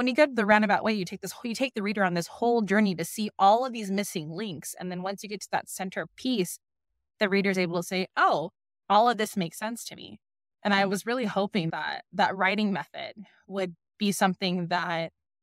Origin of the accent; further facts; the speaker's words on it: Philippines; And it's not just the act of prayer, because we're Filipino, we eat so much.